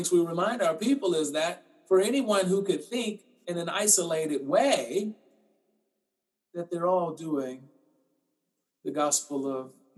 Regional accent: Mobile, Alabama, United States; now in Boston, United States; I'm originally from Mobile, Alabama.

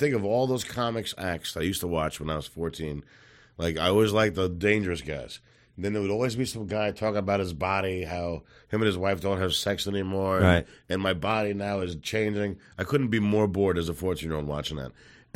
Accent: New York, United States; now in Los Angeles, United States; I live in L.A., but I'm from New York, so I go back twice a year.

